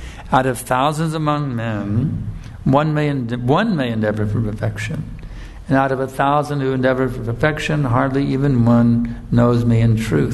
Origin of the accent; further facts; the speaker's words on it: United States; I just think back to the culture I grew up in America in the 50s and 60s.